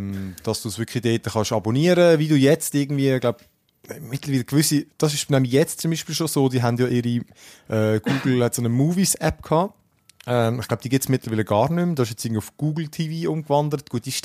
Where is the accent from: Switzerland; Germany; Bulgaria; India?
Switzerland; Also ich meine, bei uns in der Schweiz für ein Fernsehabo, die kostet nichts.